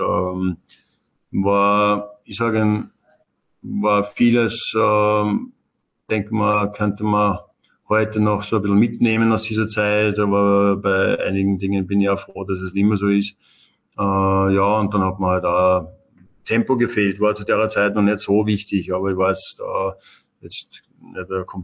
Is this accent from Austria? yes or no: yes; Upper Austria, Austria